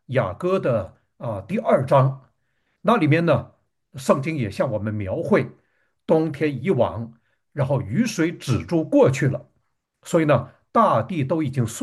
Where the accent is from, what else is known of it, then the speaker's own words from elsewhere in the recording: Northeast China, China; 当我小的时候在东北长大